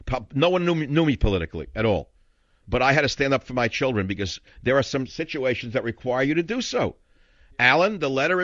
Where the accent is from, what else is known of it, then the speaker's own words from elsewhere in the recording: San Francisco, California, United States; who was raking in the cash yesterday in my hometown of San Francisco.